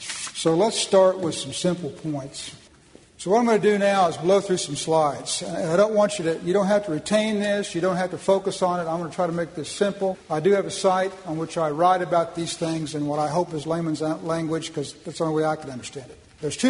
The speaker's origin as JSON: {"language": "English", "region": "Oklahoma", "country": "United States", "tie": "born or raised there", "said": "But I am from Oklahoma, born and bred there, lived there all my life"}